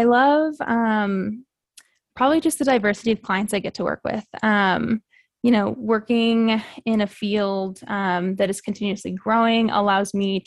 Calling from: Nashville, Tennessee, United States; I am tuning in from Nashville, Tennessee.

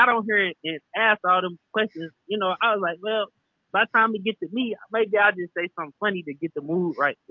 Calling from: San Diego, California, United States; Yo, this is … San Diego.

